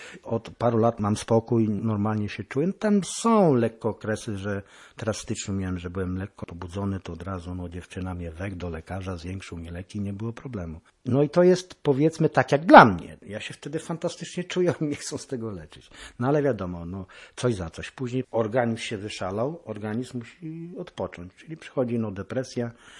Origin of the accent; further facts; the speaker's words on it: Lębork, Pomeranian Voivodeship, Poland; born there; also born or lived in Słupsk / Koszalin; Teraz tu już mieszkam no najdłużej, bo mieszkam od 1998 roku. Urodziłem się w Lęborku, później mieszkałem w Słupsku, później mieszkałem w Koszalinie.